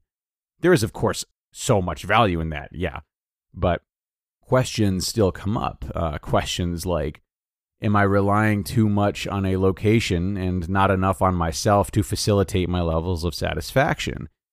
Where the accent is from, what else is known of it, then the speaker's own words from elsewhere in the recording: Rhode Island, United States; moved away as an adult; I am from Rhode Island. I'm 30 years old.